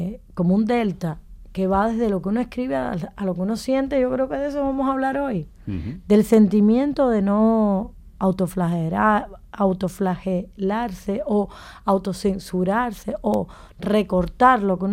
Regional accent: Cuba; no tengo el peso que puede tener en la literatura erótica de Pedro Juan Gutiérrez, por ejemplo, en mi país.

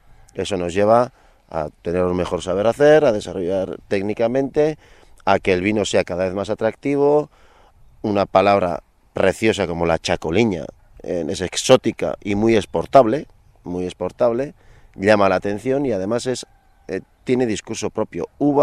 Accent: Basque Country, Spain; somos vascos

